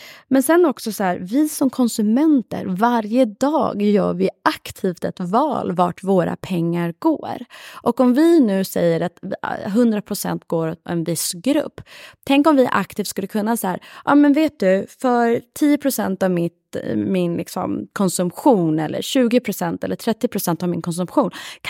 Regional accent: Sweden; Inte bara för att jag är svensk

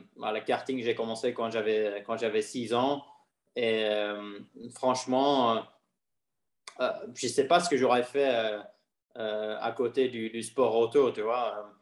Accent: Belgium; j'ai eu l'opportunité d'y aller en tant que Belge d'un petit pays

